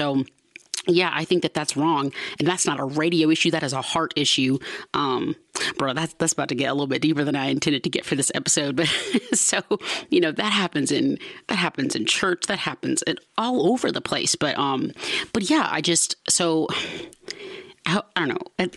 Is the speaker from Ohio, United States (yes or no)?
no; Lithonia, Georgia, United States; under the name … which is the small town I grew up in Georgia.